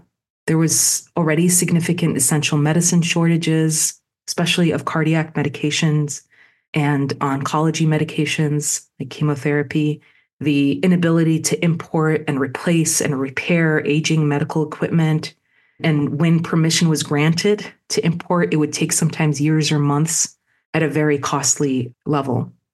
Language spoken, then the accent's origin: English; Chicago, Illinois, United States; The murder of a 6-year-old child in my hometown, Chicago